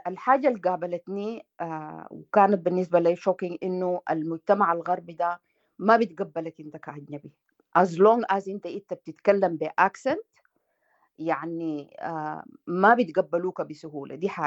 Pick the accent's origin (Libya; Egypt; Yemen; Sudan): Sudan; moved away